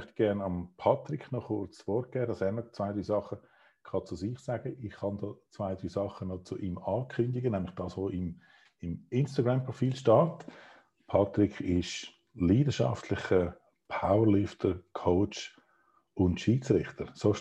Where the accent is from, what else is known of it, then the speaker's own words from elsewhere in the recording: Zurich, Switzerland; Zürich-Agglomeration, ich zähle mich da nicht zu der Stadt Zürich, bin da aufgewachsen in der Agglomeration und lebe da und habe mein Büro.